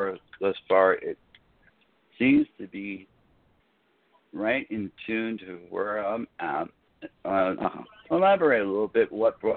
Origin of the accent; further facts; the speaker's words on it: Albany, New York, United States; now in Las Vegas, United States; I moved here originally from Albany, New York, back in 2000.